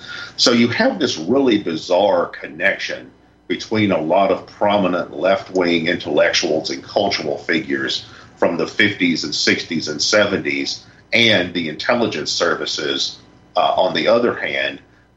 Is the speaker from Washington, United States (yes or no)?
no; Richmond, Virginia, United States; Yeah, I'm from Richmond, Virginia, which is about 2 hours, hour and a half south of Arlington.